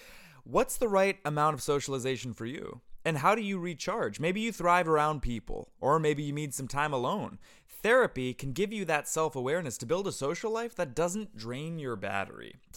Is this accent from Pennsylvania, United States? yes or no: no; Cleveland, Ohio, United States; Me? I'm from Cleveland, Ohio.